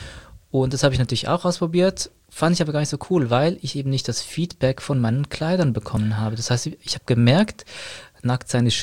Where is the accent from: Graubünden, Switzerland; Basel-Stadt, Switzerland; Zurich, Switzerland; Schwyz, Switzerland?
Zurich, Switzerland; Zürich; bin aus Zürich